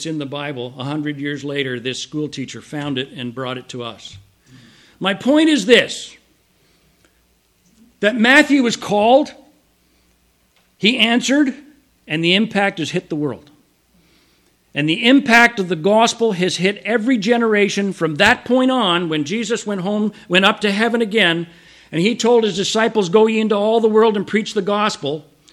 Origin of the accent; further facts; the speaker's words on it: Montreal, Quebec, Canada; That was the church I was raised in Montreal.